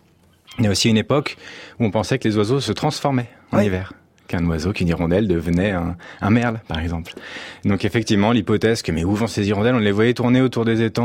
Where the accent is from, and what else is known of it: France